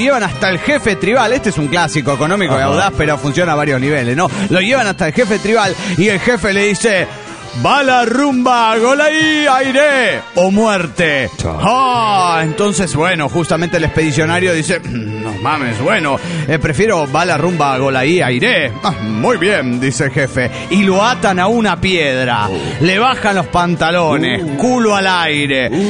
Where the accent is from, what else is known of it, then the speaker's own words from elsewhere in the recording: Bucaramanga, Santander, Colombia; de Bucaramanga, Colombia.